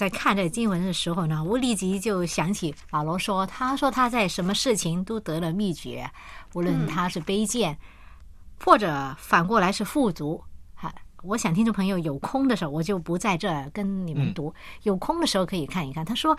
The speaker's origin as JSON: {"language": "Chinese", "country": "China", "said": "尤其是我们中国人其实很矛盾的一个心情"}